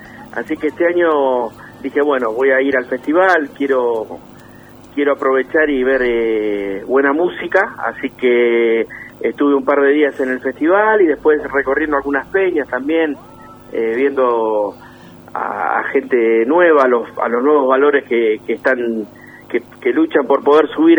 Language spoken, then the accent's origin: Spanish; Bernal, Buenos Aires Province, Argentina; acá en la zona de Quilmes, yo soy de Bernal, el partido de Quilmes